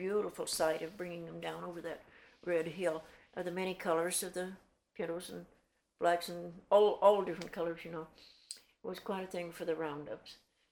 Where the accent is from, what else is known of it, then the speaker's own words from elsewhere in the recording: Red Cloud, Nebraska, United States; born there; I was born in Red Cloud, Nebraska.